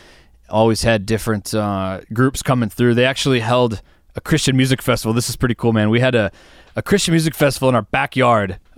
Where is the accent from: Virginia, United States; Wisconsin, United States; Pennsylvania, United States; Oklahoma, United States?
Wisconsin, United States; No, I grew up in Central Wisconsin.